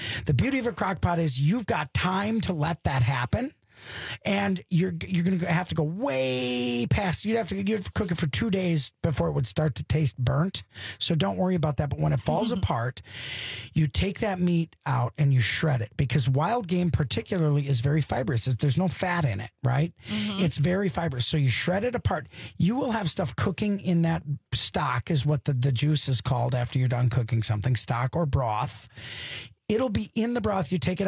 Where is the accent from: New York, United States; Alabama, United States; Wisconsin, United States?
Wisconsin, United States; I'm from Wisconsin, so